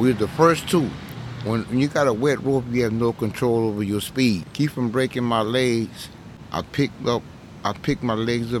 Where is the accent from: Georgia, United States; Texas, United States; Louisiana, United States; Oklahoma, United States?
Louisiana, United States; Lafayette; now in Charlotte, United States; Lafayette, Louisiana.